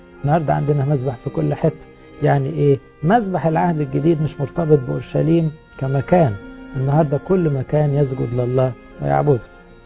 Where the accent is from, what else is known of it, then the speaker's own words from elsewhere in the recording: Egypt; إحنا بنحبه كمصريين لأنه نبوة من جهة مصر